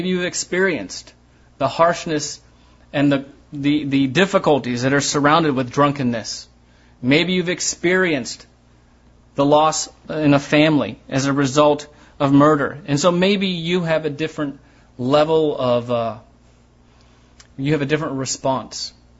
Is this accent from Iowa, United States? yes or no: no; Ohio, United States; because he knew that I was from Ohio.